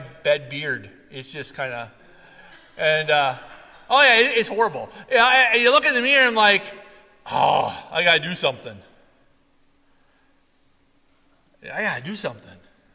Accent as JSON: {"language": "English", "region": "Minnesota", "country": "United States", "tie": "born or raised there", "said": "Growing up in the Midwest, I don't know if they did this in Wisconsin, but I know in Minnesota, they bring us out every winter"}